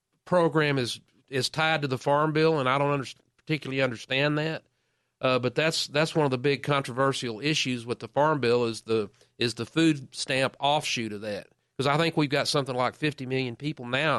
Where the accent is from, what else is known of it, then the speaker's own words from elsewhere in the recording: Granbury, Texas, United States; the Granberry cheeses are because we're from Granberry.